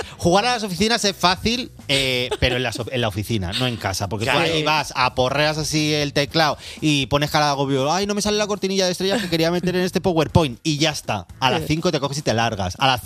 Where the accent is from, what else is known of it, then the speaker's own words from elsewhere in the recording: Madrid, Community of Madrid, Spain; Porque los dos somos de Carabanchelli. Claro. En mi barrio no está lloviendo.